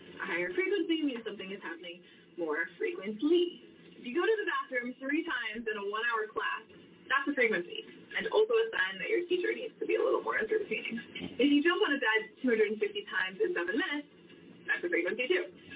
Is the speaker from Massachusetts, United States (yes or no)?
yes; Boston, Massachusetts, United States; Sorry, I was raised in Boston, I have an excuse.